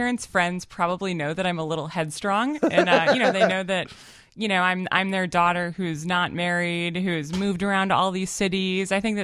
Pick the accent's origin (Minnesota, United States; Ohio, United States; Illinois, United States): Illinois, United States; Chicago; And I grew up in Chicago.